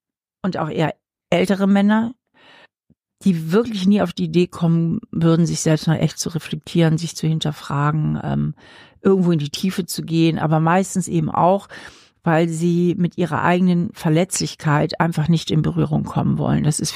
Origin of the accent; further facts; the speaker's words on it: Hamburg, Germany; now in Trier, Germany; Ich mag auch Hamburg super gerne, aber ich bin hier zum Studium gelandet und bin hier irgendwie auch nicht mehr weggekommen.